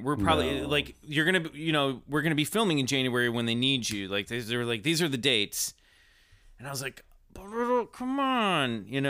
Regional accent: Kansas, United States; Do you think you'd be able to do it in an American accent? And I was like, I'm from Kansas.

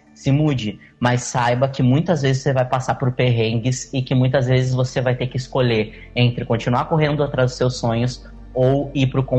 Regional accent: Pelotas, Rio Grande do Sul, Brazil; now in Bento Gonçalves, Brazil; Eu morava em Pelotas, eu sou natural de Pelotas, e eu morava em Pelotas e fui para Bento Gonçalves.

